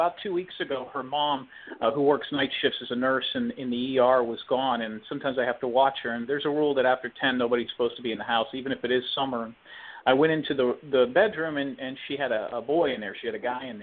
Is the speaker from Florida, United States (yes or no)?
no; Youngstown, Ohio, United States; I'm originally from Youngstown, Ohio, which is up in the northeastern section.